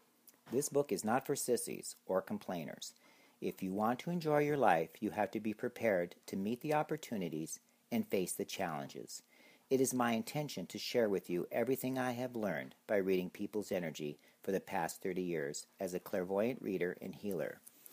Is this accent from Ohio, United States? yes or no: yes; Ohio, United States; When I was a kid growing up in Ohio, I assumed the world out there was a lot like Ohio.